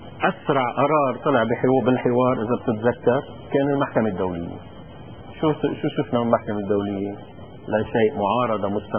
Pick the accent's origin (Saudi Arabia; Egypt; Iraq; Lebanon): Lebanon; نحن كلبنانيين